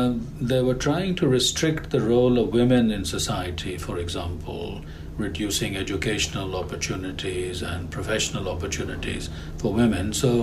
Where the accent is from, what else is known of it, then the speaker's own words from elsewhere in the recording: Pakistan; I come originally from Pakistan, where I served the church as a priest and then as a bishop for many years.